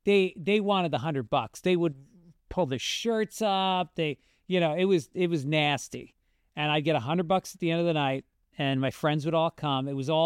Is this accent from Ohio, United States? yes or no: no; New York, United States; well, I'm from New York. Everybody thinks I'm from Boston.